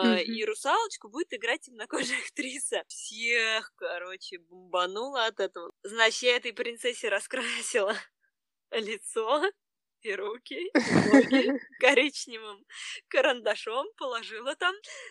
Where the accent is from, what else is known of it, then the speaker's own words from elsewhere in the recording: Russia; я из России, или там, что я болгарка из России, русская с болгарскими корнями.